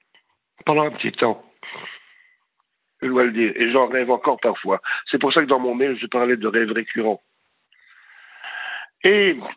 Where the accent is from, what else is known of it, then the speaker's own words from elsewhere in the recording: Mons, Wallonia, Belgium; je n'ai pas l'accent de Bruxelles, une fois. Je ne parle pas comme ça. Je suis de Mons, à 25 km de la frontière.